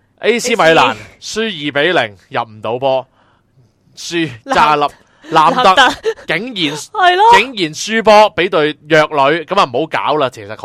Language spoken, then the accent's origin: Cantonese; China; 政我哋中国人简单啲叫政通人和。